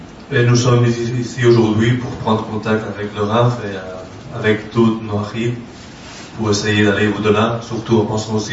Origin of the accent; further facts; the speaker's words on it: Barcelona, Catalonia, Spain; French is a second language; Nous venons de Barcelone, en Catalogne.